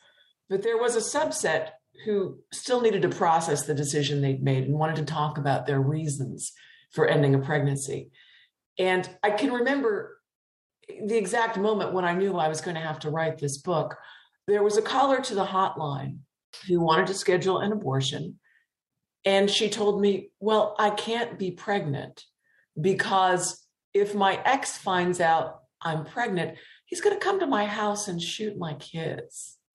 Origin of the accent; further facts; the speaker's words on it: Appalachia, United States; I'm from a working class background. I grew up in Northern Appalachia, in coal mining country. And the people surrounding me were working class people too.